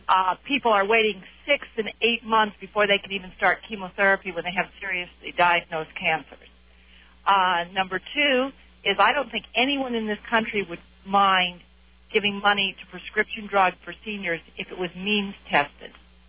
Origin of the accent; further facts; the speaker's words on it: Canada; First of all, I'm a Canadian